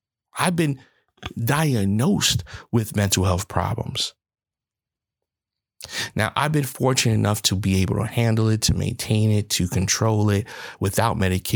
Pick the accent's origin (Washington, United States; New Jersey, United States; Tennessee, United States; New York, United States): New York, United States; But see, isn't it part of growing up in New York?